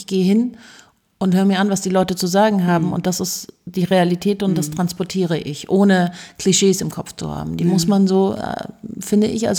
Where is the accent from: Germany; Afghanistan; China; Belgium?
Germany; Munich, Bavaria; Ich bin ja in München geboren und aufgewachsen